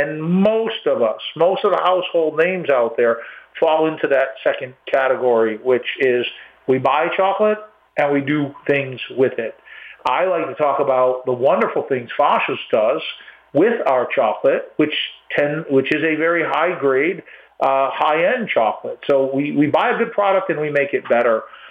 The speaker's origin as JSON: {"language": "English", "town": "Waterbury", "region": "Connecticut", "country": "United States", "tie": "born or raised there", "said": "So I was born and raised in Waterbury and left when I went to college"}